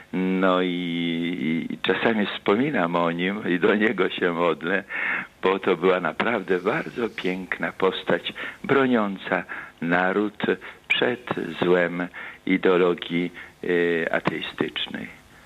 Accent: Augustów, Podlaskie Voivodeship, Poland; I pamiętam go bardzo dobrze, jako że pochodzę z Augustowa.

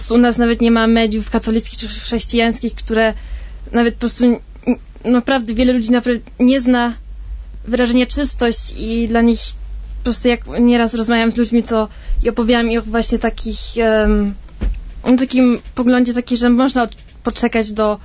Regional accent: Germany; na przykład jestem z Niemiec i wiem, że mi jest strasznie ciężko

